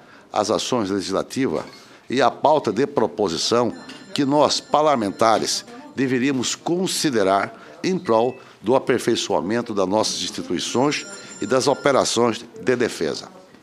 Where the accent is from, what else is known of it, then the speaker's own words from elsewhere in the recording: Mato Grosso, Brazil; Eu sou do estado de Mato Grosso, um estado de dimensão continental com 900 mil quilômetros quadrados.